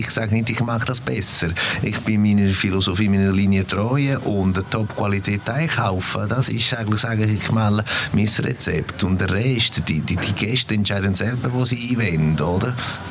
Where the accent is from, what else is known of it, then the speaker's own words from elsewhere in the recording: Italy; German is a second language; now in Switzerland; Ja, es ist natürlich eine stolze Sache als Italiener. Ich bin Ambassador von Italien, natürlich da in der Schweiz.